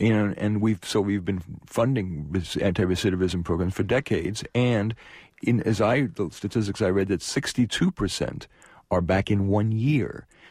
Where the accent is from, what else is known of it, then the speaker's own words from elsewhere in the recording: Bronx, New York, United States; You know, I grew up in the Bronx. I was born in the Bronx to immigrant parents.